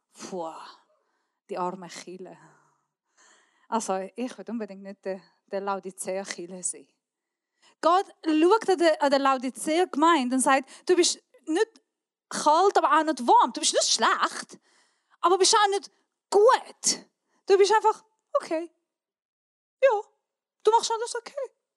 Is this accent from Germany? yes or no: no; Switzerland; Wir sind Schweizer, wir sind nicht so nähe Leute.